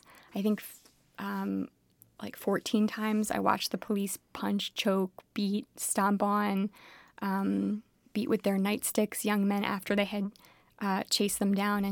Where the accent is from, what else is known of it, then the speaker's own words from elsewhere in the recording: Philadelphia, Pennsylvania, United States; I mean, I grew up in Philly, so like I already was listening to hip hop